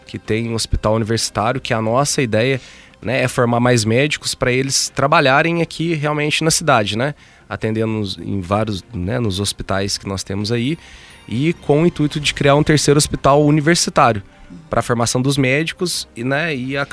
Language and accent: Portuguese; Varginha, Minas Gerais, Brazil; Eu sempre falo para as pessoas, né, quando a gente viaja, a pessoa pergunta, ah, de onde você veio? Da cidade? Ah, de Varginha?